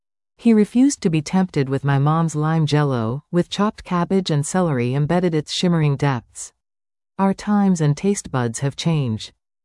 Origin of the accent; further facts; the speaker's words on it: Ontario, Canada; The choice to support local was a natural extension of growing up in Niagara.